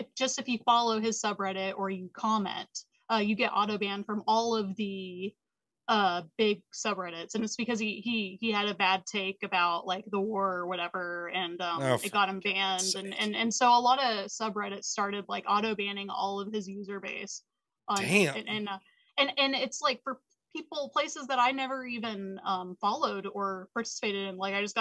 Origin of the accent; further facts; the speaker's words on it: Texas, United States; But I was raised in Texas, so I am used to the whole like, you know, red state rhetoric.